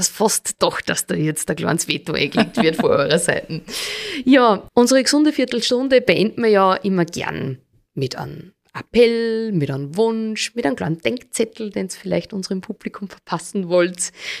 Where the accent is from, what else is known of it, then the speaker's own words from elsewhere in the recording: Upper Austria, Austria; Die klassische Jausen, wie es bei uns im Innviertel ist?